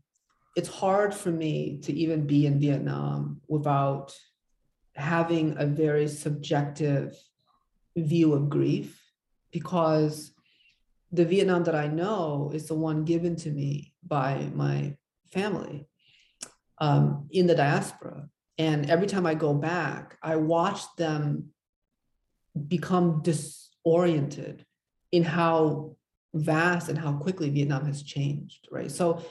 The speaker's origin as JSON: {"language": "English", "country": "United States", "tie": "born or raised there", "said": "I don't know, I was brought up in America, and I feel like I'm just wary of performing an imperial gaze again, right?"}